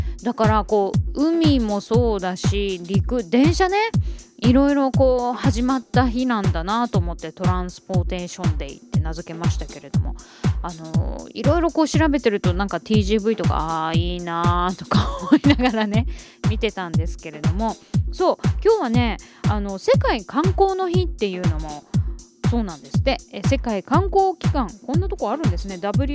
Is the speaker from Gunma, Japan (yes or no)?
yes; Gunma, Japan; もちろん私は群馬県出身、群馬ちゃん推しですね。